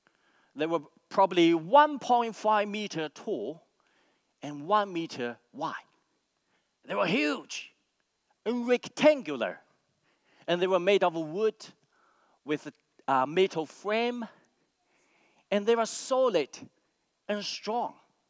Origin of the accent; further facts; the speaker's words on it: China; I'm from China. That's why I look like Bruce Lee.